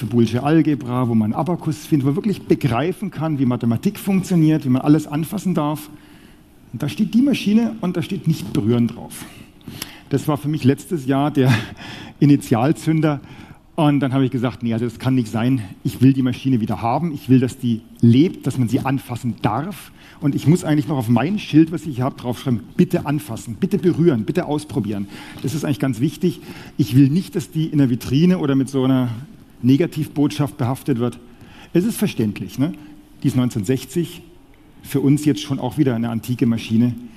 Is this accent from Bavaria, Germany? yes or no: yes; Nuremberg, Bavaria, Germany; Das hier ist gerade die Werbung für Nürnberg und Fürth, wo ich herkomme.